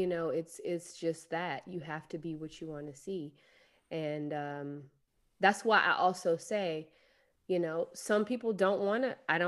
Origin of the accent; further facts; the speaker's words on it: the South, United States; I grew up in the South, so I've seen it all.